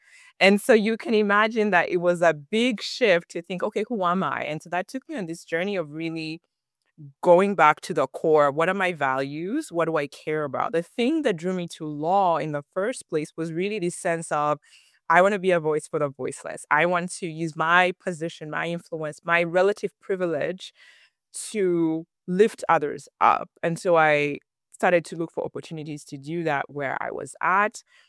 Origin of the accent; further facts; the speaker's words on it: Kampala, Central Region, Uganda; moved away as an adult; now in Phoenix, United States; I'm originally from Uganda in East Africa. And so I consider Uganda, Kampala home. I also consider Phoenix, Arizona home.